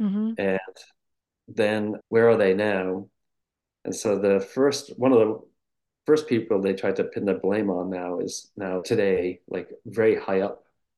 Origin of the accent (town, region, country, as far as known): Rhode Island, United States; born or raised there